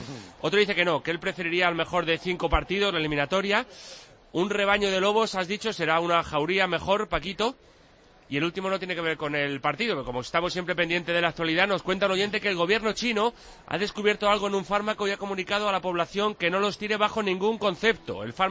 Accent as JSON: {"language": "Spanish", "country": "Uruguay", "said": "Soy uruguayo y me"}